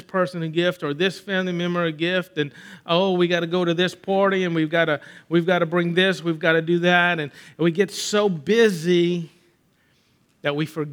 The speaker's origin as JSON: {"language": "English", "country": "United States", "said": "That because I am an American, I don't worship God a certain way versus someone who lives in another part of the world."}